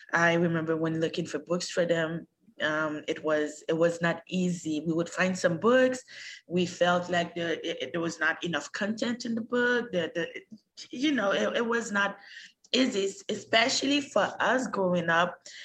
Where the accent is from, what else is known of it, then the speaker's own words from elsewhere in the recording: Haiti; also born or lived in Canada; I was raised in Haiti and in Canada. Mm-hmm. So I love both cultures.